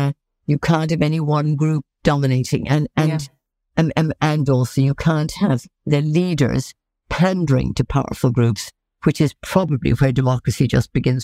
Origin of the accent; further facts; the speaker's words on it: Ireland; The book I wanted to write was about how I, being Irish, began to understand Shakespeare